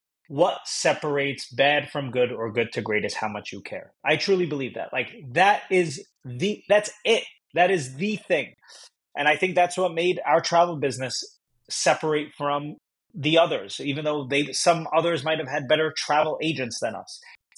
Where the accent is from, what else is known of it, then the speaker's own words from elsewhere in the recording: New York, United States; now in New Jersey, United States; Well, New York. I live in Jersey now. Yeah. But I was born and raised in New York.